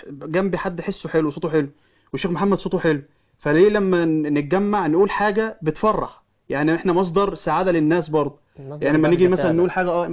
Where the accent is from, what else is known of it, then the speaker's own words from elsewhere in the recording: Girga, Sohag Governorate, Egypt; now in Cairo, Egypt; من جرجع، بس انا يعني طول حياتي عايش في القاهره يعني.